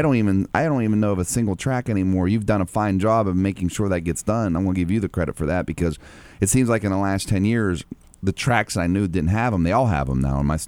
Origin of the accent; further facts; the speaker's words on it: Ohio, United States; because I grew up in a rural area. I'm from Eastern Ohio, and we dealt with a lot of train tracks